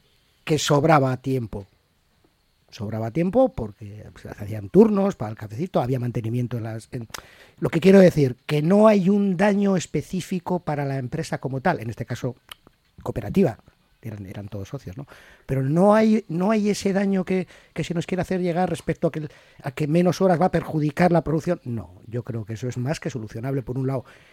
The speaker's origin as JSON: {"language": "Spanish", "town": "Mondragón", "region": "Basque Country", "country": "Spain", "tie": "born or raised there", "said": "trabajé en Fagor Electrodomésticos en Mondragón, en mi pueblo. Bueno, en mi pueblo. El pueblo donde yo nací."}